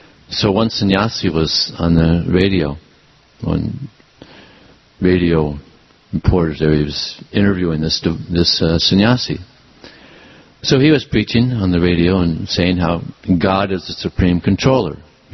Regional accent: Los Angeles, California, United States; I grew up here in Los Angeles, and I remember back in the 70s, we used to get so much rain, pour down rain.

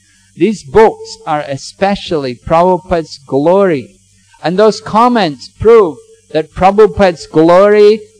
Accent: England, United Kingdom; going to the library in my hometown in England

